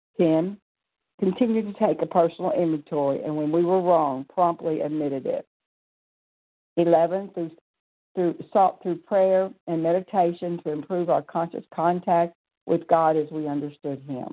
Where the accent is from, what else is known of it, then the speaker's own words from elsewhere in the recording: Pensacola, Florida, United States; I'm from Pensacola, Florida